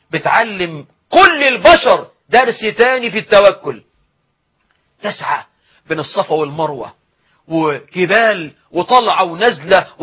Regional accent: Egypt; أنا مصري،

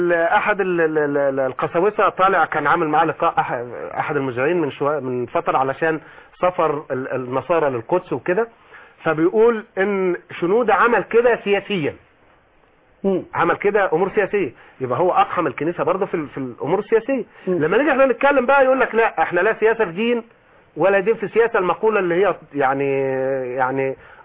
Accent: Sabalut, Minya Governorate, Egypt; انا من المنيا من صبلوط، والمنيا من البلاد اللي نسبه الاقباط فيها توصل ل 15 او 20%

